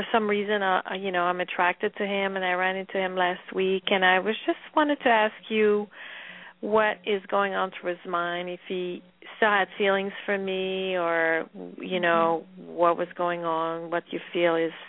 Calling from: Voorhees, New Jersey, United States; I'm in Voorhees. I'm about 15 miles from Philadelphia.

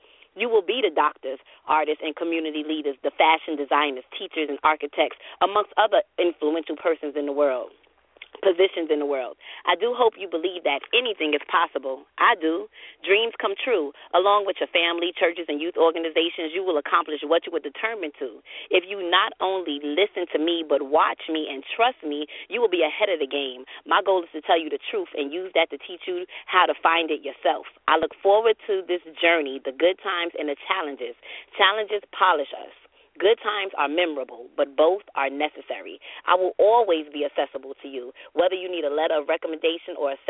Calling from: Savannah, Georgia, United States; I'm calling from Savannah, Georgia, and I'm usually calling from Newark, New Jersey.

